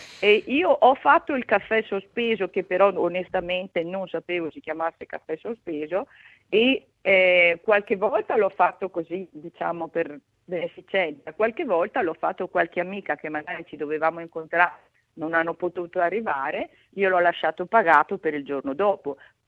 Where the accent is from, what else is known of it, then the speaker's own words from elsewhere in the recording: Trentino-Alto Adige, Italy; now in Australia; io sono trentina, quindi la magia del Natale, i nostri mercatini sono bellissimi.